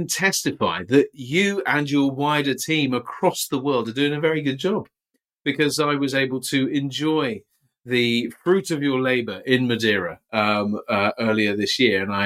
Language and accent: English; Box, South West England, United Kingdom; I grew up in Box, which is just outside Bath